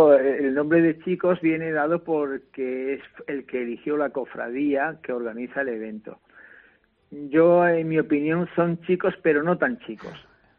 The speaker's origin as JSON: {"language": "Spanish", "region": "Andalusia", "country": "Spain", "also_born_or_lived": "Barcelona", "moved": "as an adult", "said": "yo me fui ya siendo un hombre adulto, porque me fui a Barcelona al acabar el servicio militar, uh-huh. Con lo cual soy andaluz de pura cepa. No puedo, aunque tengo como... adopción la tierra catalana también"}